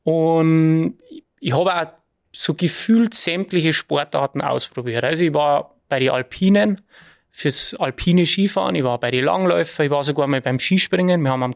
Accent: Ramsau bei Berchtesgaden, Bavaria, Germany; Und ich bin aufgewachsen in der Ramsau bei Berchtesgaden. Also komplett in die Berge, in einem kleinen Skigebiet im Hochschwarzeck.

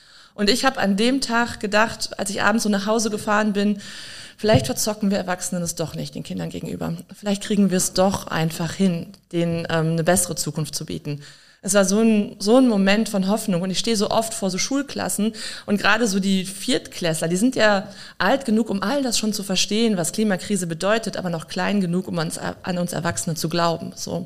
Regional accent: Rhineland, Germany; ich bin Rheinländerin, das ist eh so in meiner Natur eher drin, fröhlich sein zu wollen

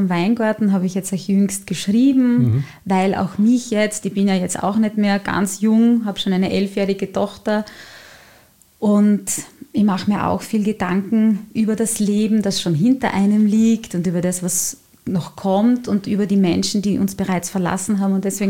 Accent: Styria, Austria; accent: South Styrian; zurückgekehrt bin von meinem letzten Engagement in meine Heimat, in die Südsteiermark.

